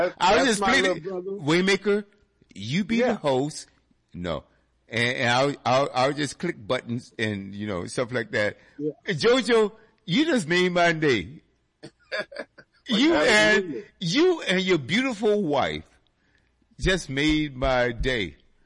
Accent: Virginia, United States; this station is in Richmond, Virginia, my home state, right?

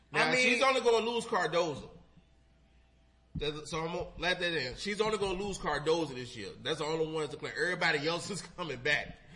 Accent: Virginia, United States; also born or lived in Atlanta; when I moved from Virginia, and I moved out there to Atlanta. I lived there for 9 years. Then I moved back.

